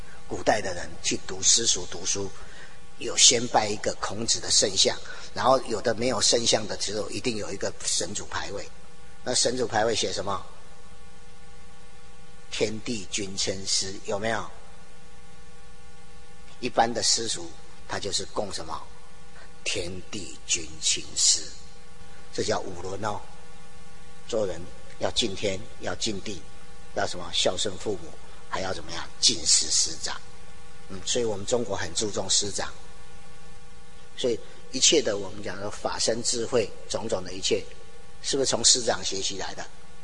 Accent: Taoyuan, Taiwan; 这也是我的故乡，我是桃园人哦。小时候我就来过这里哦，我妈妈带着来的哦。

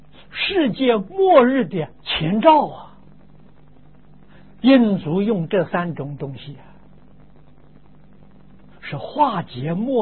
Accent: China; 我们中国人常讲的人情债啊

